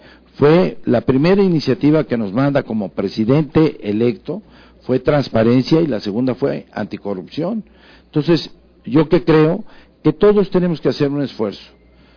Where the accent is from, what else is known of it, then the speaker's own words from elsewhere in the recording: Mexico; A mí me da gusto, como mexicano